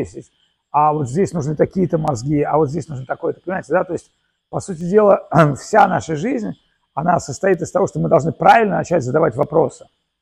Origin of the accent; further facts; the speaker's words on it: Russia; вы откуда? Я говорю, из России.